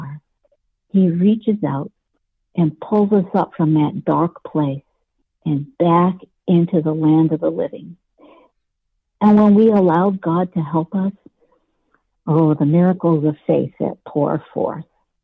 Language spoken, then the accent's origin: English; Niagara Falls, New York, United States; moved away as an adult; I was raised in Niagara Falls, New York, and I moved out to the Los Angeles area after college to work in the aerospace industry.